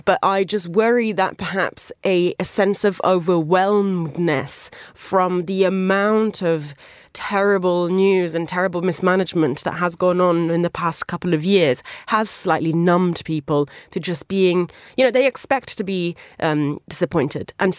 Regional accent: Italy; English is a second language; now in United Kingdom; I grew up in Berlusconi's Italy.

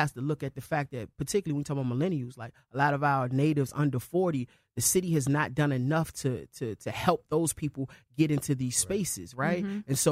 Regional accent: Washington, District of Columbia, United States; I'm from Northwest. I never lived in Southeast.

